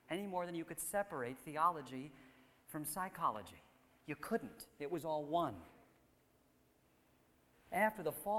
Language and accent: English; New Jersey, United States; born there; now in Chicago, United States; I can tell you that I was born, that … I was born in New Jersey, and then I went to Wheaton